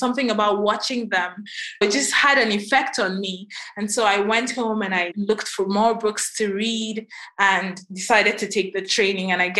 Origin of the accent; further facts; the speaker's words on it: Nigeria; moved away as an adult; now in United States; I was born and raised in Nigeria, but I moved to the US for college